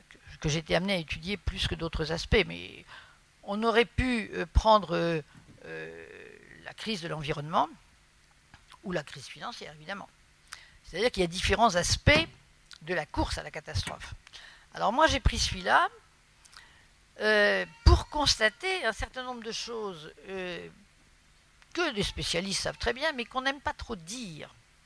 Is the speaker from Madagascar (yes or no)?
yes; Madagascar; born there; je suis née à Madagascar, une époque lointaine, et on faisait le voyage en bateau. Donc, on allait de Marseille à Tamatave.